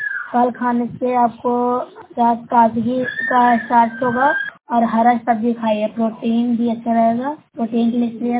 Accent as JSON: {"language": "Hindi", "town": "Nalanda", "region": "Bihar", "country": "India", "said": "नालंदा की रहने वाली हूँ।"}